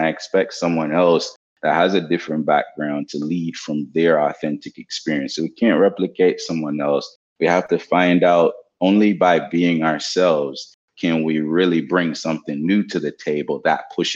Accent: Jamaica; I grew up poor in Jamaica with a grandmother that would always say, oh, you know, we don't have money for this or that.

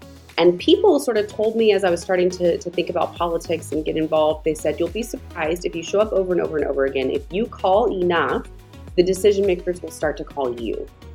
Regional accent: Spring, Texas, United States; now in Houston, United States; But I grew up in Spring, so in the suburbs of Houston, and ended up going to college at UT in Austin and then moving inside the loop around 2014.

